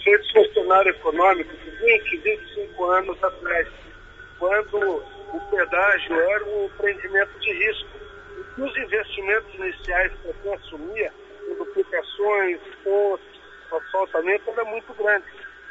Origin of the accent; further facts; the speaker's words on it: Cianorte, Paraná, Brazil; Só aqui, na nossa região, eu que sou oriundo da região do Cianorte